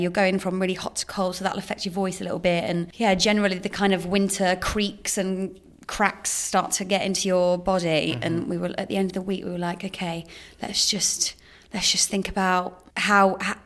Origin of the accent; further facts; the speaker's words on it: East Midlands, United Kingdom; In Lincolnshire.